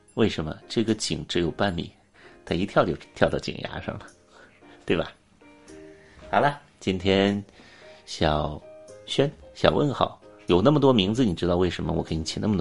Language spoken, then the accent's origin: Chinese; China; 假如最开始我们中国人强力的去规劝他